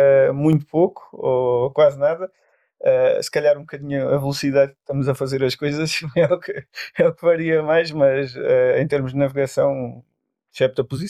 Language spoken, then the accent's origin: Portuguese; Porto Alegre, Rio Grande do Sul, Brazil; Eu sou de Porto Alegre e, portanto, tenho uma prova em casa, literalmente.